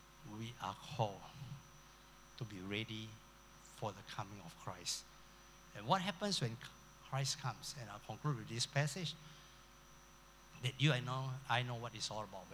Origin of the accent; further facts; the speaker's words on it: Singapore; We are coming from Singapore, you poor people in Thailand